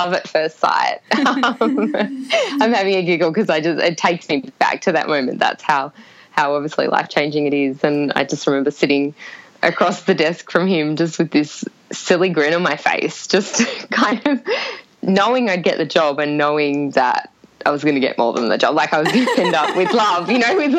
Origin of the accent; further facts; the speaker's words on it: Australia; He's from England, I'm from Australia.